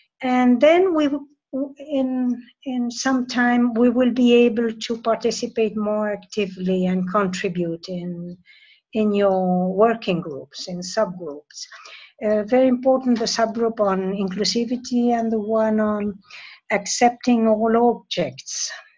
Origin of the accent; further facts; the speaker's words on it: Buenos Aires, Argentina; English is a second language; from Buenos Aires.